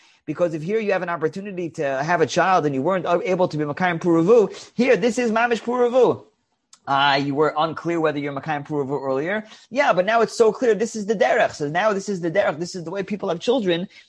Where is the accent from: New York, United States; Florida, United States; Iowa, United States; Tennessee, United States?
New York, United States; New York City; I'm from Queens, I'm from Kew Gardens Hills